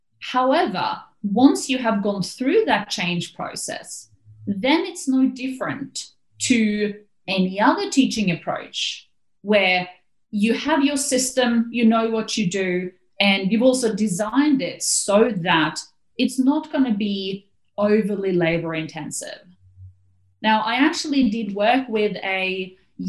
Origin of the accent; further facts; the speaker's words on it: Norway; So as you mentioned, I grew up in Norway.